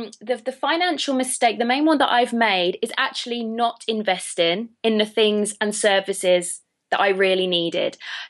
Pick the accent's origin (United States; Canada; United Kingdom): United Kingdom; as you can tell from my accent, I'm a Brit, but I'm actually in Los Angeles right now